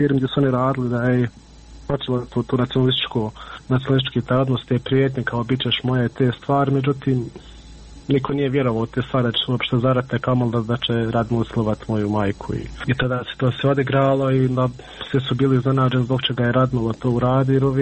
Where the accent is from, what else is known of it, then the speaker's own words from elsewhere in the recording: Miljevina, Republika Srpska, Bosnia & Herzegovina; kao znamo ti biločku majku, mi smo svi gore iz Miljevine, mi smo tako to pričali